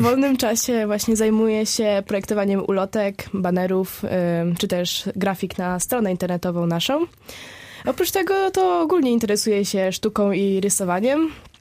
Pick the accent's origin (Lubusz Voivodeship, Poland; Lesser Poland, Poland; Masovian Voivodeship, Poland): Lubusz Voivodeship, Poland; Zielona Góra; born there; Urodziłam się w Zielonej Górze.